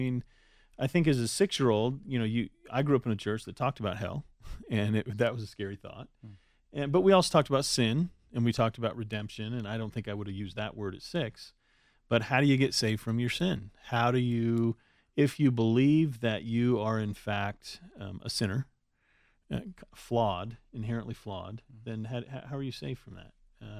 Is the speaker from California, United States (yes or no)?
yes; California, United States; I really associate with California, so when someone asks me, where are you from? Southern California. That's where I grew up, about an hour north of San Diego.